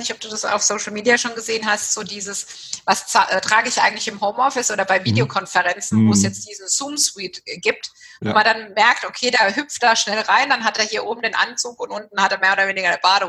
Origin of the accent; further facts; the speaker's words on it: Walldorf, Baden-Württemberg, Germany; Ich bin selbst in Waldorf aufgewachsen